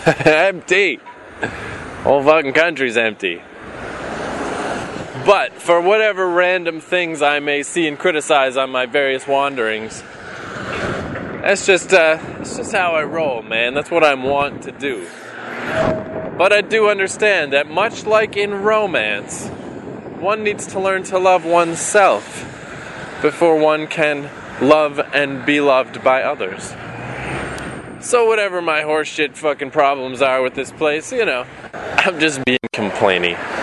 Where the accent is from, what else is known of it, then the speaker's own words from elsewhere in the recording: Fredericton, New Brunswick, Canada; how much I fucking hated our radio stations when I was growing up in Fredericton.